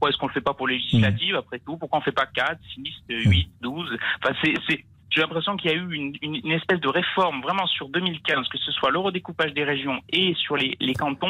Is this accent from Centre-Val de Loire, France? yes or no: no; Limoges, Nouvelle-Aquitaine, France; Moi, je suis du Limousin, je suis de Limoges.